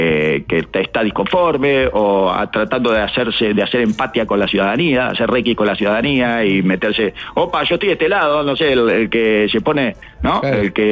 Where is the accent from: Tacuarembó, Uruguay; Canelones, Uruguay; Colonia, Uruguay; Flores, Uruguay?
Flores, Uruguay; Trinidad; como me pasó a mí con Trinidad, que descubrí antes de ayer que había pasado toda mi infancia en Trinidad. Sí. Y bueno, y yo ya hablo como trinitario